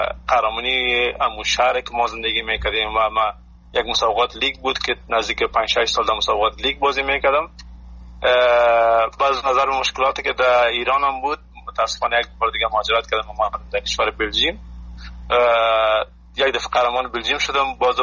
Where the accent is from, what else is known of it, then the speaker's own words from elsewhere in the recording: Afghanistan; با نمایندگی از افغانستان روی شرکت میکنم. عشق وطنم است، ما وطنم را هیچ وقت فراموش نمیکنم، بسیار دوست دارم وطنم.